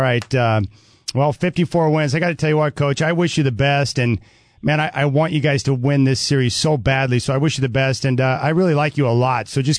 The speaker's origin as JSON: {"language": "English", "town": "Tulsa", "region": "Oklahoma", "country": "United States", "tie": "born there", "said": "I was born in Tulsa, and you went to the University of Oklahoma. My parents grew up in Ponca City."}